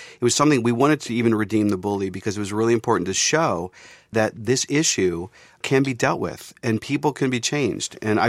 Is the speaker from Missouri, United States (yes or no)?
no; Pittsburgh, Pennsylvania, United States; I'm from Pittsburgh. It's a tough town.